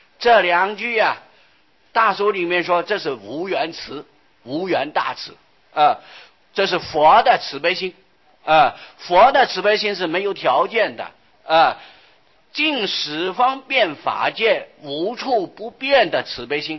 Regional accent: China; 我们中国人喜欢简单

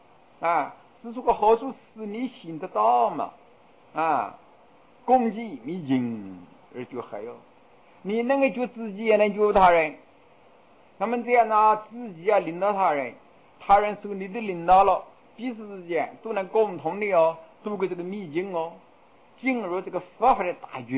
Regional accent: China; 我们中国人从前啊，以三万亩田或者几万亩田，他为富不仁啊

